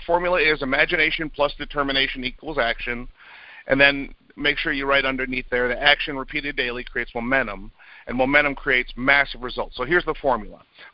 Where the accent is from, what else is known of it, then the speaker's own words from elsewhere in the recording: Rutland, Vermont, United States; because I grew up in Rutland, Vermont, and I saw the world through magazines, books, and television.